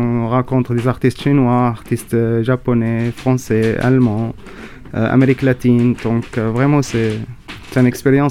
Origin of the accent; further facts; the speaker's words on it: Syria; now in France; Moi, je viens de la Syrie, mais je suis d'une nationalité libanaise. On peut dire libano-syrien.